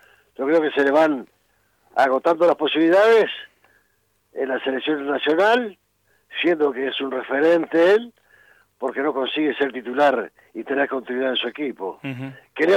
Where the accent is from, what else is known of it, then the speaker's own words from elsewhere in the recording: Argentina; Como argentino, como futbolero